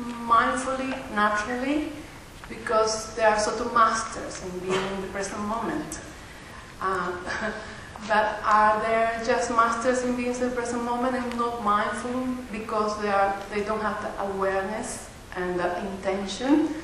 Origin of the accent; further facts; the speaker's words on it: Venezuela; now in United Kingdom; and I'm from Venezuela, but I have been living in the UK for 25 years.